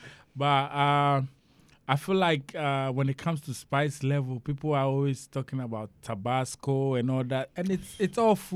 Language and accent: English; Ghana; now in United States; I'm from Ghana, West Africa.